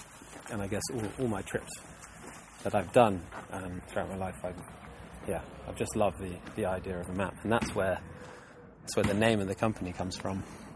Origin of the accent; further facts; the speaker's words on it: Hong Kong; moved away as an adult; but I grew up in Hong Kong, and Hong Kong, you know, I spent the first 20 years of my life there.